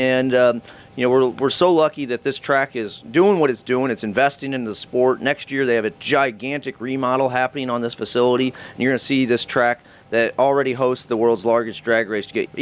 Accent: Lafayette, Indiana, United States; I grew up in Lafayette, Indiana. I'm a Hoosier, you know, a Boilermaker, a Hoosier, you know.

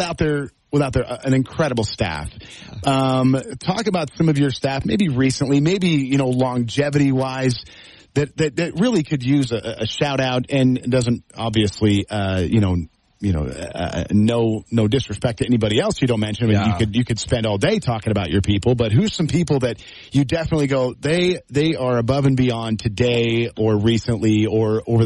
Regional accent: Washington, United States; also born or lived in New York; I grew up in Western New York, and then I moved to Washington State when I was just a teenager, and I grew up in this little farm town

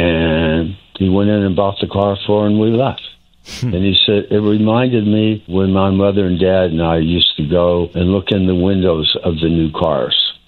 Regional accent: Tupelo, Mississippi, United States; But, you know, growing up in Tupelo, they used to have car shows

